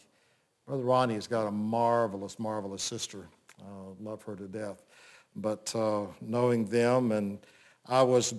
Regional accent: Plant City, Florida, United States; But growing up in Plant City was what I call kind of a Norman Rockwell experience.

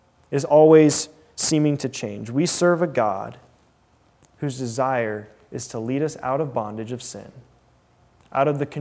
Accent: Georgia, United States; I'm from North Georgia, and about this time of year, the trees are changing color. We're getting new seasons.

